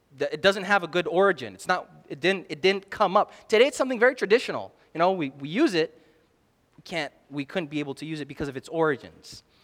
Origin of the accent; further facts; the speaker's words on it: Canada; also born or lived in New Jersey, United States; For me, as a child that was, I was raised in Canada, lots of snow. And before that, we were in New Jersey.